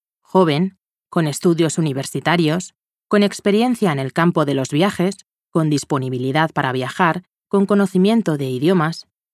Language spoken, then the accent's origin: Spanish; Spain; Soy española